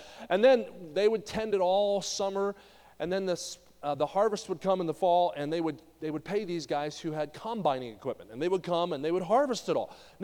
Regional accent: New Jersey, United States; When I was growing up in New Jersey, I grew up about 20 minutes across the river from Philadelphia.

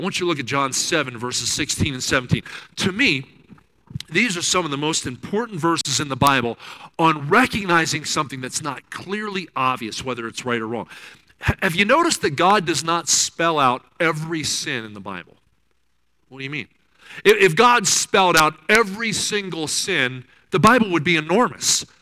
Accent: Kansas City, Missouri, United States; But I remember one time, I'm from Kansas City, so I'm a Royals fan.

